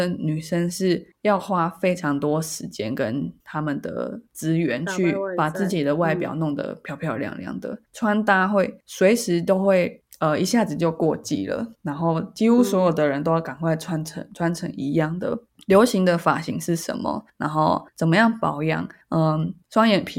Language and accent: Chinese; Taiwan; 如果我去南韩然后没有人看得出来我是台湾人